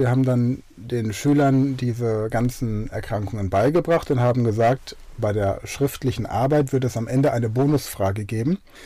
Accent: Wörth am Rhein, Rhineland-Palatinate, Germany; In Wörth am Rhein. Also ein kleiner Ort. Ne? Also hat alles, was man braucht. Ein super schönes Schwimmbad im Badepark kann ich an der Stelle nur empfehlen. Gute Infrastruktur. Da war ich auf dem Europagymnasium.

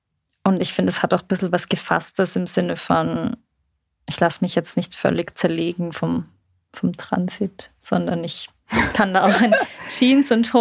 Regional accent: Salzburg, Austria; Für mich ist das ja als Salzburgerin gar nichts Neues

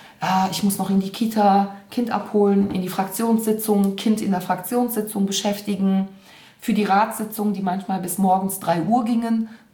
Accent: Cologne, North Rhine-Westphalia, Germany; ich bin hier in Zollstock groß geworden.

